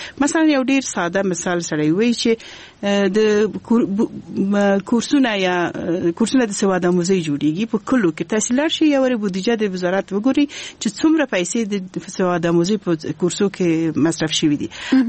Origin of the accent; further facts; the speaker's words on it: Kabul, Afghanistan; also born or lived in Balkh; هغه وخت دغې لپاره ما درس د په کابل کې ویلی دی او لویه شوی په کابل کې.